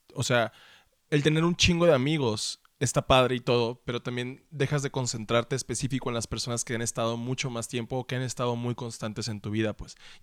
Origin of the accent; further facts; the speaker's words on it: Sonora, Mexico; Soy ese güey sonorense que está como, ah, ¿no te acuerdas de 1996?